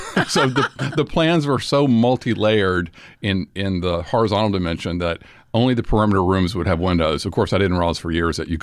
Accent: Monroe, Louisiana, United States; I grew up in Monroe in North Louisiana, which is a city that I would say boomed in the 40s and 50s.

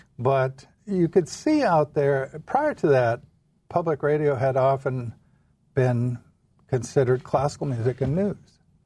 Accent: Minot, North Dakota, United States; born there; also born or lived in Carpio; Well, I was born in Minot, North Dakota. We never actually lived in Minot. We lived in Carpio.

